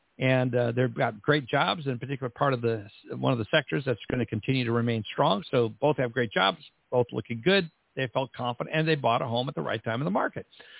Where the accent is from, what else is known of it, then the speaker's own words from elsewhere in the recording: Minnesota, United States; I grew up in Minnesota.